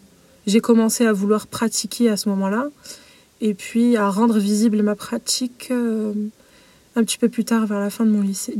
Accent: Carpentras, Provence-Alpes-Côte d'Azur, France; j'ai grandi à Carpentras et en fait cette ville, malgré qu'elle est, à l'époque, elle était déjà, et c'est toujours été une mairie de gauche, mais sa population est fracturée complètement.

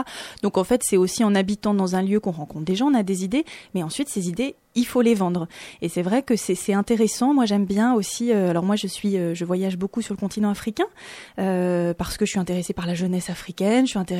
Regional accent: Grenoble, Auvergne-Rhône-Alpes, France; Moi je suis grenobloise, donc au bout d'un moment, c'est vrai que je connais bien le tissu associatif

